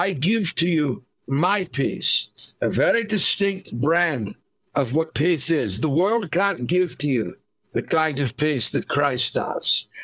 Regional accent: Philadelphia, Pennsylvania, United States; Do I say that like a good Bostonian? Heart? I'll do my best as a Philadelphian.

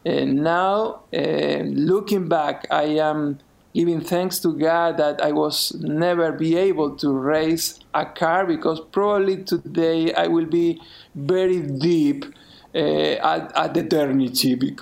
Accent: Buenos Aires, Argentina; I grew up in Buenos Aires, Argentina.

